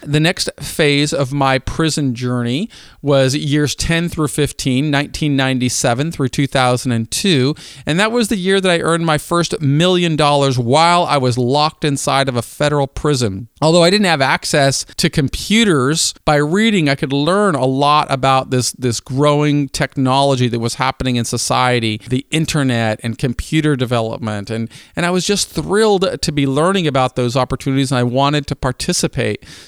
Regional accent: Lake Forest Park, Washington, United States; supported my two sisters and me as we grew up in North Seattle, the community of Lake Forest Park. In 1982, I graduated from Shorecrest High School

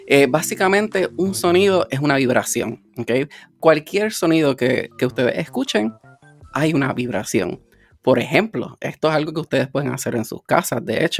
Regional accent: Bayamón, Puerto Rico; Pues, nacido de Puerto Rico, soy de Bayamón, Puerto Rico originalmente.

